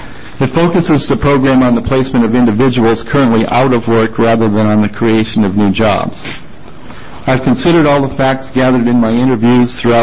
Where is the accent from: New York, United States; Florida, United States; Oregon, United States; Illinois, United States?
Oregon, United States; Klamath Falls; from Klamath Falls, Oregon, and I'm employed by Higher Calling Public Affairs.